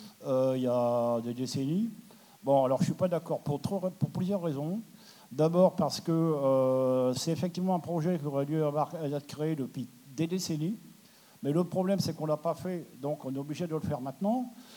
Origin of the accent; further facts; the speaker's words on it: Péronne, Hauts-de-France, France; Alors, je suis de Péronne. J'ai 70 balais.